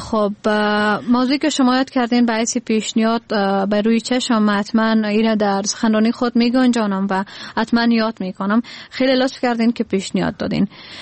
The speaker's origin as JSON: {"language": "Persian", "region": "Badakhshan", "country": "Afghanistan", "tie": "born or raised there", "said": "من در بدخشان متولد شدیم و زادگاهم بدخشان است."}